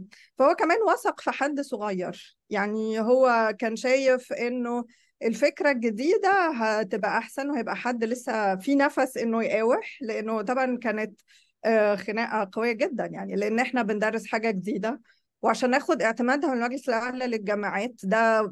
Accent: Egypt; فالعلم ده احنا كمصريين بقى فضلنا متأخرين فيه جدا

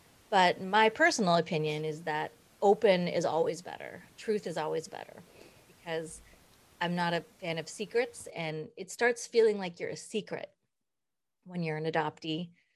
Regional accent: Twin Falls, Idaho, United States; So as I said, I'm from Idaho and I was born in Twin Falls, Idaho. I was adopted in 1971, the month after I was born.

